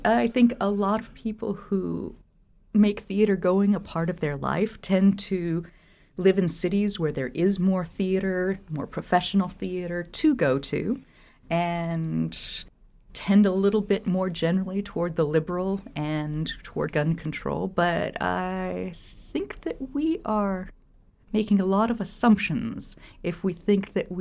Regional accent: Oregon, United States; The place where I grew up in the Willamette Valley in rural Oregon, about an hour south of Portland, was remote enough. It wasn't a town. It was unincorporated country.

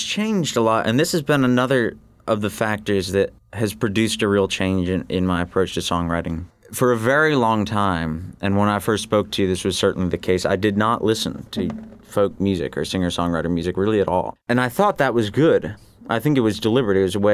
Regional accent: Shushan, New York, United States; from Shushan, New York.

